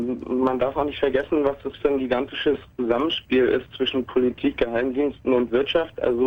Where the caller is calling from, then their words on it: Parchim, Mecklenburg-Vorpommern, Germany; geboren und verfolge seit Jahren die Unrechtsregime-Diskussion vom Überwachungsstaat